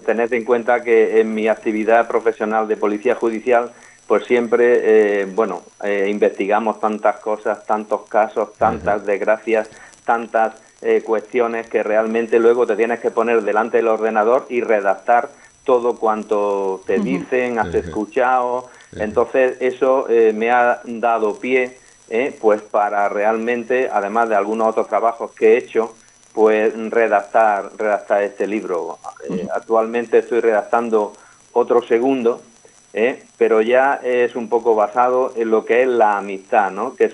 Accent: Andújar, Andalusia, Spain; Somos andaluces de Andújar en Jaén, a mi padre le tocó la emigración

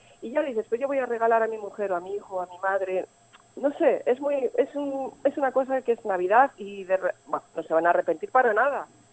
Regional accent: Santander, Cantabria, Spain; Yo soy de aquí

